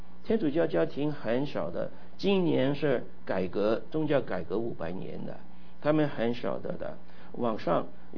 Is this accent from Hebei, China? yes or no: no; Guangdong, China; 你广东人，我广东人说你很可怜啊